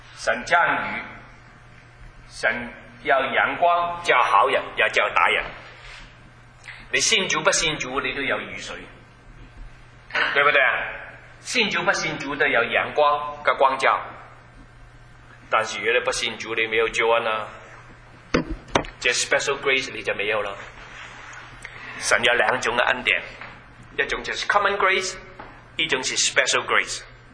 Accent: China; 我们中国人不是聋人的后裔，我们中国人是神的儿子儿女，是神教我的。

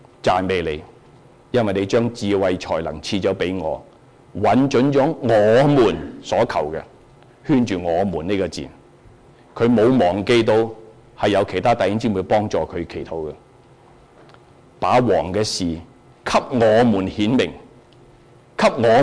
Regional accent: China; 我系中国人

